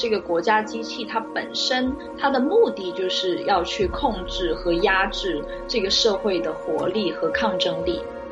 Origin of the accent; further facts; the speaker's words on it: Guangzhou, Guangdong, China; 我是在广州长大的嘛，然后在广州就可以看到香港的电视台